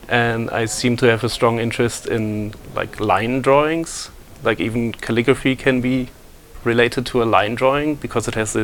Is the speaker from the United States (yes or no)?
no; Meppen, Lower Saxony, Germany; English is a second language; In a small town near the Dutch border in Germany. Mm-hmm. It's called Meppen. It's in the middle of nowhere, basically. It's near Münster and Osnabrück, which would be like the closest, a bit bigger cities.